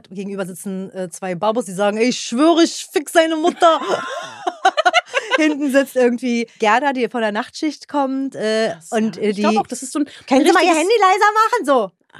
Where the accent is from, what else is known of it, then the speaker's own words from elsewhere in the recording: Berlin, Germany; Ich bin in Rudow bin ich aufgewachsen